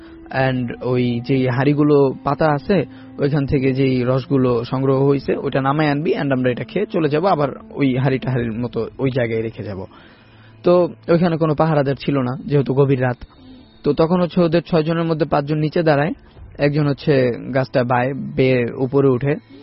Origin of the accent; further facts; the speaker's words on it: Shibchar, Dhaka Division, Bangladesh; আমাদের গ্রামের বাড়ি হচ্ছে মাদারীপুরের শিবচরে